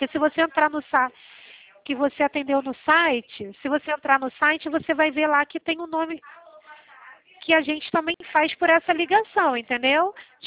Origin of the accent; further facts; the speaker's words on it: Rio de Janeiro, Brazil; Eu sou do Rio de Janeiro.